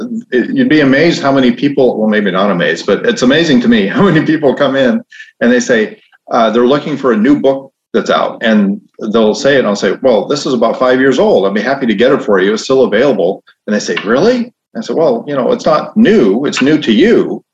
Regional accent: Illinois, United States; I'm from Illinois, so I can talk about it.

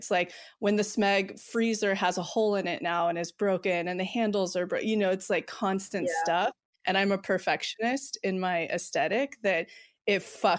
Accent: Modesto, California, United States; So I grew up between Modesto and up here, like lower middle class.

